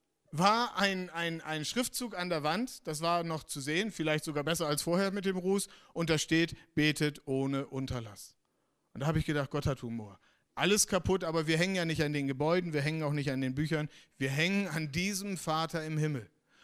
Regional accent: Northern Germany, Germany; ich komme aus Norddeutschland

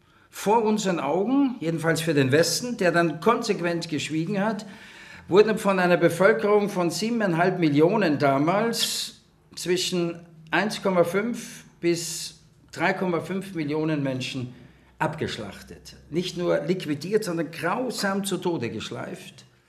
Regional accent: Vienna, Austria; accent: Viennese; also born or lived in Switzerland; now in Germany; Ich bin Wiener, die reden so breit, versteht ihr? Und habe versucht, mir diesen Wiener Dialekt auszugewinnen, aber... Ja, wie kam ich nach Deutschland? Seit 1982 bin ich in Deutschland, vorher war ich in der Schweiz

